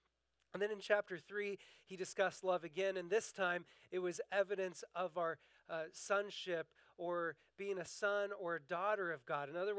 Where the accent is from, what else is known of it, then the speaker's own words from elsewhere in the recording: Washington, United States; I grew up in Eastern Washington, a part of the country where it's not completely unusual to see a cowboy hat now and then.